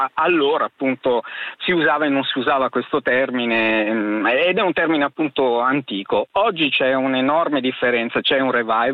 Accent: Milan, Lombardy, Italy; Io sono di Milano e ricordo che da ragazzino sentivo la parola zanza

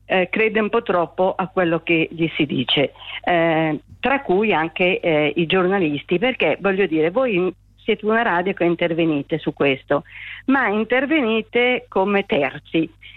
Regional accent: Como, Lombardy, Italy; Io sono di Como.

